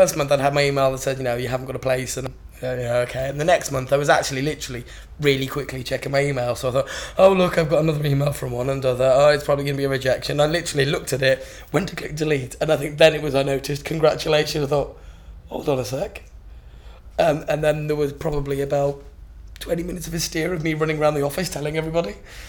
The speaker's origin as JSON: {"language": "English", "region": "Midlands", "country": "United Kingdom", "also_born_or_lived": "Wales", "said": "I am 27 and a number of months. And I am from the Midlands originally. Moved around a bit. Spent a bit of time in Wales. Down here now. Been here for 5 years."}